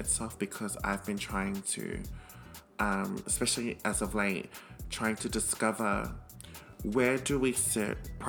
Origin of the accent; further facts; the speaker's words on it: Australia; growing up in Australia